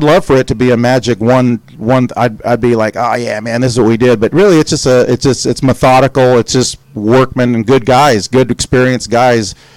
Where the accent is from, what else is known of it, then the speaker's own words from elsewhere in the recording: Chino, California, United States; We grew up in Chino, right down the road. So this will always be my home